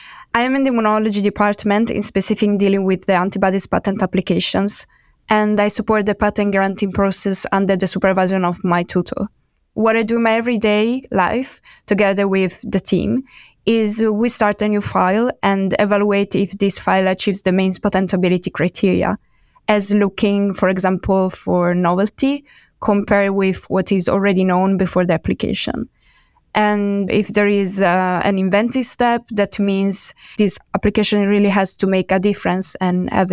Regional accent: Milan, Lombardy, Italy; English is a second language; also born or lived in Romania; I was born in Romania, but I moved in Italy when I was just 4. So I basically grew up in Milan, where I also studied

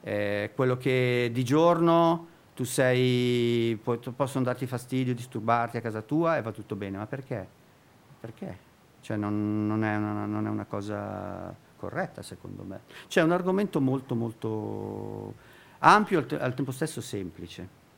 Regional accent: Milan, Lombardy, Italy; born there; Ho 61 anni, sono nato qui, avendo origini metà lombarde e metà napoletan-calabresi, però sono nato a Milano e sento Milano, una Milano a cui tuttora voglio bene

